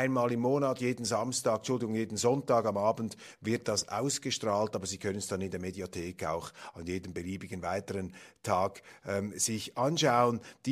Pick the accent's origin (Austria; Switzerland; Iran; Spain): Switzerland; wir sind ja als Schweizer nicht ganz unstolz, denn auch wir haben unseren Beitrag geleistet.